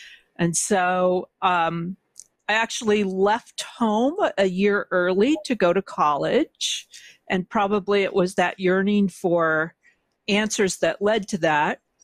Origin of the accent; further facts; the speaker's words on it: Illinois, United States; And then growing up in Illinois, it was a strip mine area